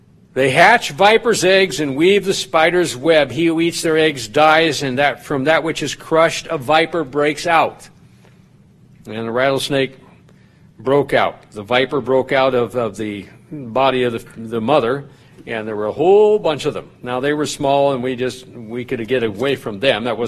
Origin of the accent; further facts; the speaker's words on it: the West, United States; Those are the challenges to growing up in the West where there are a lot of snakes.